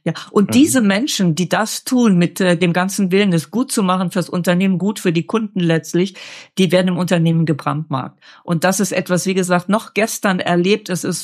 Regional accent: Rhineland, Germany; Ich komme aus dem Rheinland, so sagen wir das da.

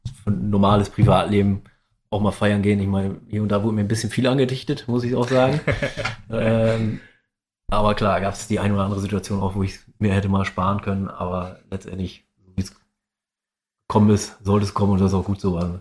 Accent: Meppen, Lower Saxony, Germany; Ja, ich meine, ich komme aus Meppen.

